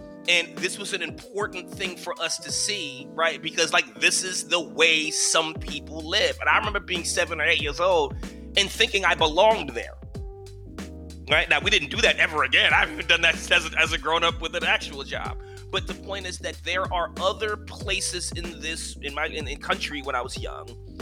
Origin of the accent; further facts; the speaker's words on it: United States; I can only speak for being an American. It's the only citizenship I've ever had, or the only place I've ever, you know, lived before I went to my Fulbright.